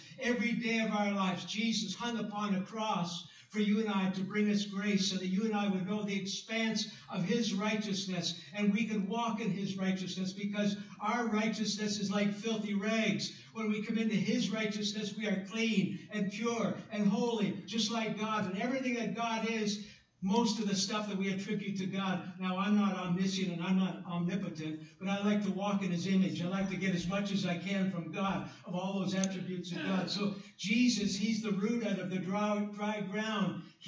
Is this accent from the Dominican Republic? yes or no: no; Oshawa, Ontario, Canada; when I grew up in Oshawa